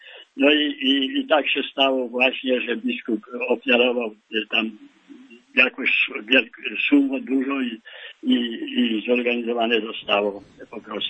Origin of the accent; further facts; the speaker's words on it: Podlaskie Voivodeship, Poland; ja też pochodzę spod Zambrowa, to jest z tej diecezji obecnie łomżyńskiej, wtedy była też łomżyńska.